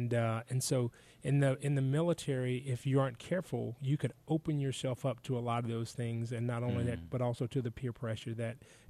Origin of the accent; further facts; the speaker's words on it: Jacksonville, Florida, United States; And so I grew up in Jacksonville, Florida.